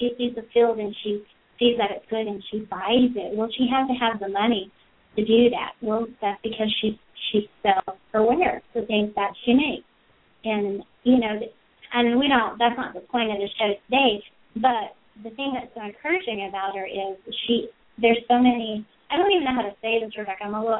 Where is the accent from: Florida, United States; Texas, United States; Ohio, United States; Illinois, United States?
Florida, United States; Pensacola; a pastor's wife from my hometown, Pensacola, Florida.